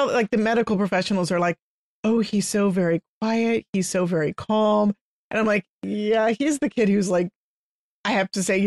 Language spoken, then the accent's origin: English; Texas, United States; I'm from Texas, so we were right on that line between sweet tea and not